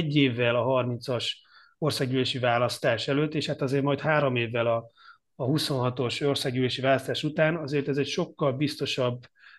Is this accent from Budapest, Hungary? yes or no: yes; Budapest, Hungary; hiszen óbudai vagyok